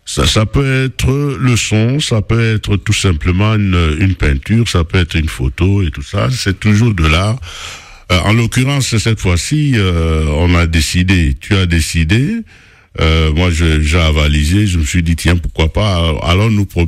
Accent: Douala, Littoral, Cameroon; beaucoup d'émotions pour ma ville natale, pour que moi j'en fasse aussi une peinture.

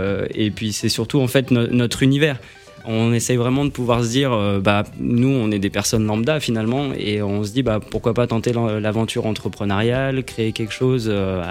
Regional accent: Spain; Elle est congolaise, moi je suis espagnol.

